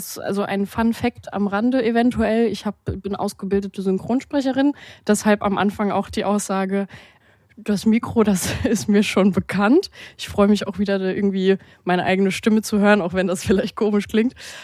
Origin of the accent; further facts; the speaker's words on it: Freiburg, Baden-Württemberg, Germany; now in Mannheim, Germany; Ich bin 27, ich komme ursprünglich aus Freiburg und habe dann hier in Mannheim das Studium gemacht.